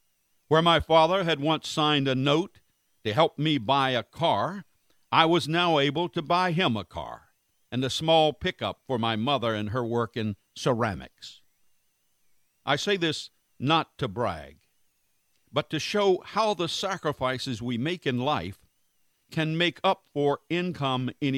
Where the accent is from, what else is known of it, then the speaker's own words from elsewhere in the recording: United States; I could never have dreamed of as a poor kid growing up in Wilson County